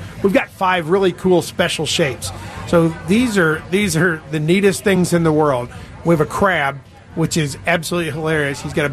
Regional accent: Louisville, Kentucky, United States; I'm from Louisville, Kentucky

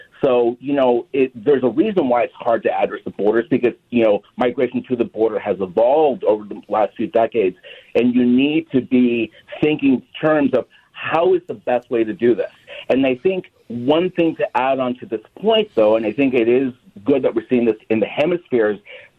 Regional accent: Los Angeles, California, United States; I'm originally from Los Angeles, and Minnesota definitely made me feel at home

